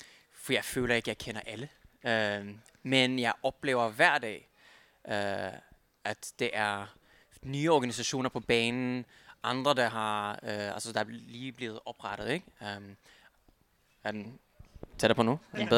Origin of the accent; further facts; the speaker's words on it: Copenhagen, Capital Region of Denmark, Denmark; Det gør jeg faktisk. Jeg kommer fra København.